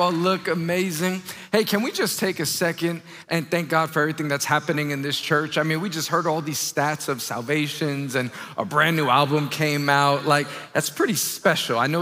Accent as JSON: {"language": "English", "region": "New York", "country": "United States", "said": "I'm from New York, and I have a beautiful wife, two children, and I love Jesus."}